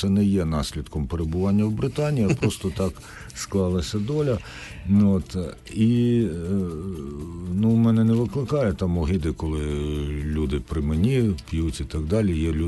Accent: Kyiv, Ukraine

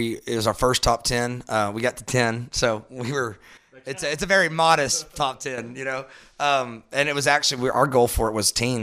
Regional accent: Flint, Texas, United States; also born or lived in College Station / Amarillo / Lubbock; Yeah, I was born in Flint, Texas, which is right outside of Tyler. And moved in sixth grade. After sixth grade, I moved to College Station, Texas.

